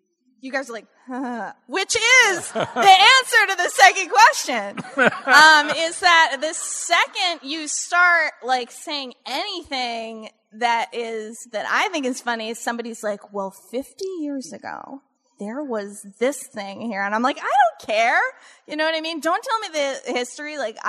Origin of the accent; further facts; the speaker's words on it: New Jersey, United States; I'm from New Jersey, and New Jersey gets made fun of a lot, you guys.